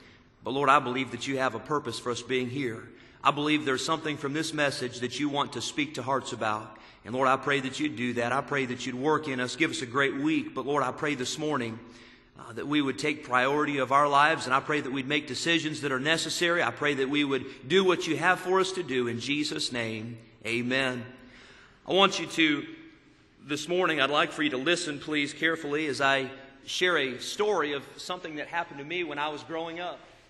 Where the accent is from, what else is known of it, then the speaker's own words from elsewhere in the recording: Illinois, United States; I grew up in Illinois, and it was cold.